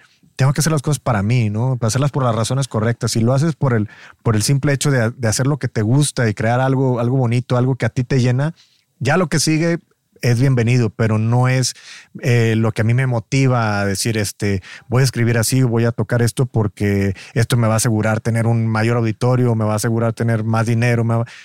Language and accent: Spanish; Matamoros, Tamaulipas, Mexico; yo soy de Matamoros, de Morelos, como dicen, entonces yo crecí con la música norteña, sí. Yo crecí con la cumbia, yo crecí con todo eso